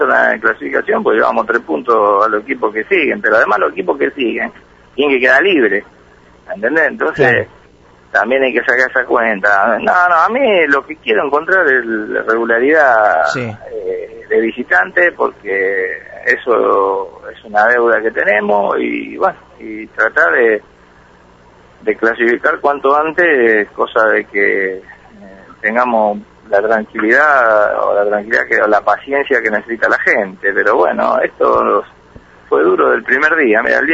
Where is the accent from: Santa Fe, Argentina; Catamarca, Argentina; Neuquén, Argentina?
Santa Fe, Argentina; Rosario; Mira, yo soy de Rosario y acá no se puede jugar más el clásico, ¿viste?